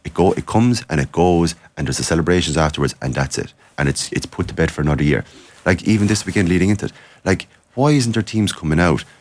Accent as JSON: {"language": "English", "region": "Northern Ireland", "country": "United Kingdom", "said": "I'm from Ulster."}